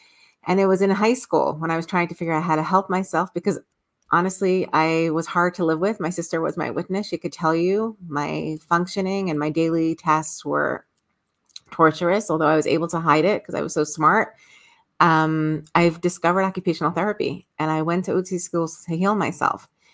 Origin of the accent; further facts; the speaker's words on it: Brooklyn, New York, United States; We're from Brooklyn, New York, grew up in Borough Park, but we have been around the world learning and teaching.